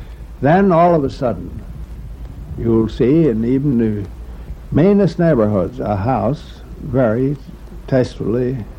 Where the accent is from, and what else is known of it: Baltimore, Maryland, United States; born there